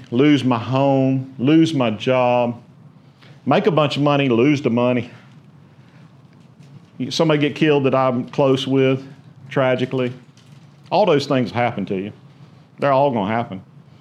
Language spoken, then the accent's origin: English; Bronson, Florida, United States; I said, no, I'm from like about 27 miles from here is actually where I'm from.